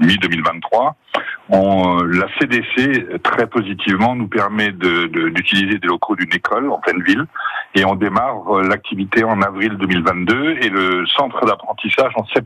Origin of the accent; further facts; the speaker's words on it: Normandy, France; je suis normand. Moi, je suis né à Vontaine-Mer au même endroit qu'Hervé Morin, à la même clinique.